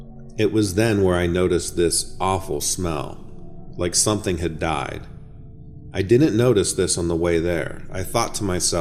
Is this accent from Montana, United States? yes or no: yes; Montana, United States; I grew up in Montana, just outside of the park.